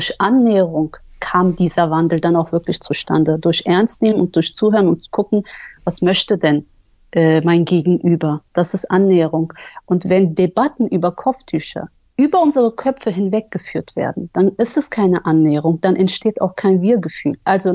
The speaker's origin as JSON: {"language": "German", "region": "Berlin", "country": "Germany", "tie": "born there", "said": "Ich bin eine gebürtige Berlinerin"}